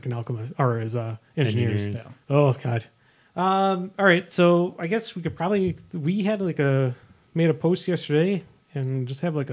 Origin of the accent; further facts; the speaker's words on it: Wisconsin, United States; We can outdrink them. We're from Wisconsin.